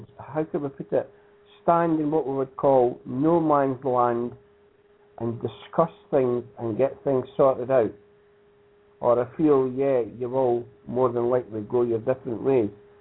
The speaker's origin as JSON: {"language": "English", "region": "Scotland", "country": "United Kingdom", "accent": "Scottish", "said": "No, it's my Scottish accent."}